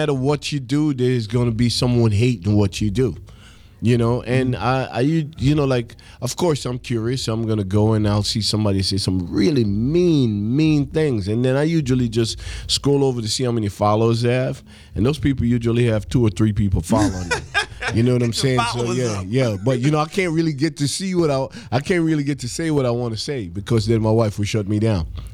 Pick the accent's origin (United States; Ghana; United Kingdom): United States; Brooklyn, New York; I'm a Jamaican cat that bred in Brooklyn. You know what I'm saying? Live in Miami. I'm an international dude. You know, I live in England.